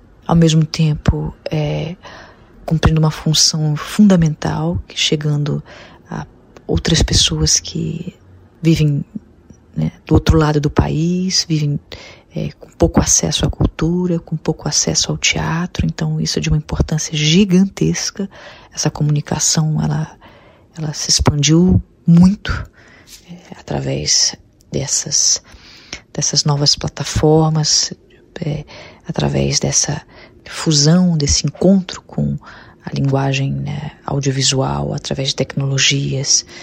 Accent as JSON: {"language": "Portuguese", "region": "Rio de Janeiro", "country": "Brazil", "tie": "born there", "said": "Rio de Janeiro, a cidade onde eu nasci, novamente perto do mar."}